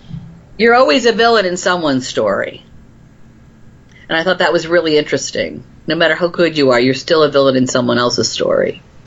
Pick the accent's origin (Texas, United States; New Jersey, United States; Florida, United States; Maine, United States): Florida, United States; I grew up in Florida, and when I came up here